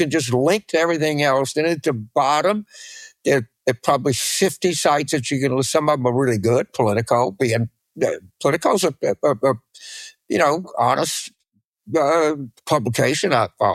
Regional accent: Leavenworth, Kansas, United States; I'm from Leavenworth.

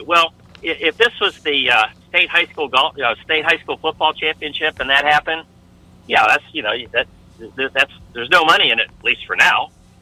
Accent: Tampa, Florida, United States; I grew up basically in Tampa

